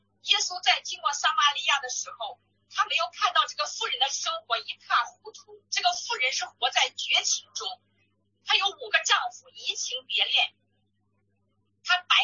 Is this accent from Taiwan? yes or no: no; Henan, China; now in Langfang, China; 我的老家是在河南，婆婆家是在河北，我住的这城市是在廊坊。